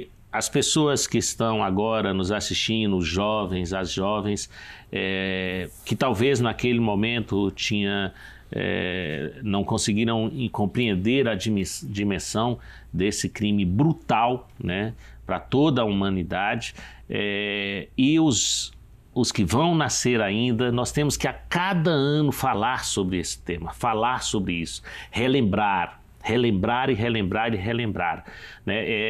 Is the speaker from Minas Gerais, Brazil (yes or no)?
yes; Minas Gerais, Brazil; Aliás, isso tem muito a ver com a região de onde eu venho, né? 90% do lítio do Brasil está ali, né? Cravado ali no meio do Vale de Jequitinhonha, né?